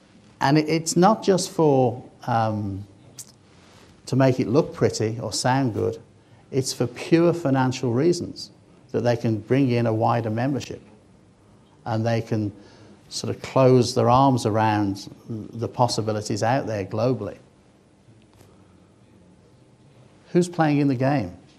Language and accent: English; Birmingham, West Midlands, United Kingdom; I was born and raised in Birmingham, England